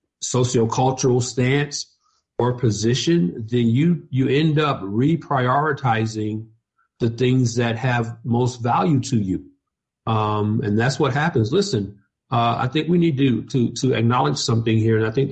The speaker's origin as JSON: {"language": "English", "town": "Atlanta", "region": "Georgia", "country": "United States", "tie": "born or raised there", "said": "I was a member of Dr. Charles Stanley's church in Atlanta, my hometown, for 23 years."}